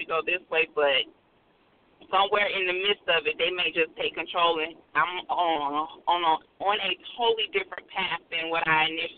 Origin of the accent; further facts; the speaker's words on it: Atlanta, Georgia, United States; I'm from Atlanta, so I just was like, okay, everything happened in Atlanta. Hot Atlanta.